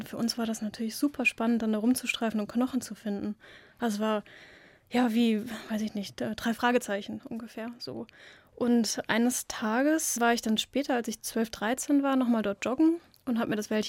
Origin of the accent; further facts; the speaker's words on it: Rhineland-Palatinate, Germany; Also in einer Region, die kennen wahrscheinlich nicht so viele, Westerwald. Das liegt zwischen Köln und Frankfurt.